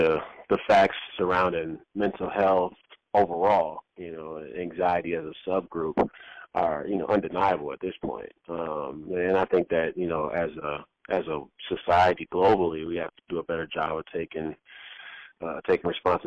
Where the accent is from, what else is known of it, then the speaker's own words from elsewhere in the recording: Minnesota, United States; Joke, I grew up in Minnesota, and Herschel Walker used to say whenever commercial came on, he would do 25 push-ups.